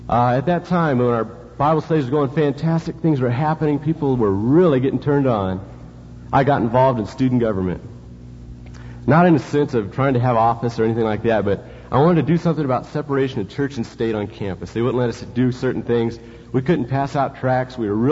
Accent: California, United States; If Brother Doyle hadn't have said I was from California, I was going to come up and say, "Howdy, y'all,"

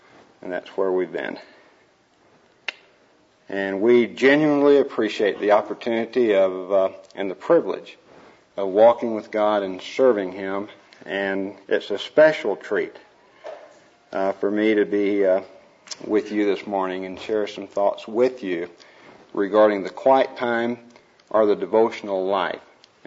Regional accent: San Antonio, Texas, United States; also born or lived in Shamrock; And we moved then to Shamrock, Texas, and then moved down to San Antonio in 1944, and I was raised and lived in San Antonio from 1944 until 1967.

